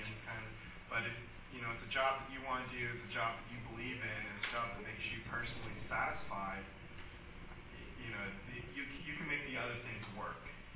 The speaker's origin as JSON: {"language": "English", "region": "California", "country": "United States", "said": "I'm originally from California, so at a certain point I want to get back to California."}